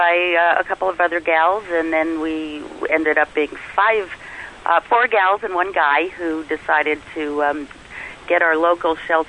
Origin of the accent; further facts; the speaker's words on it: New York, United States; I currently live in New York. I grew up in New York, went to school in Wisconsin.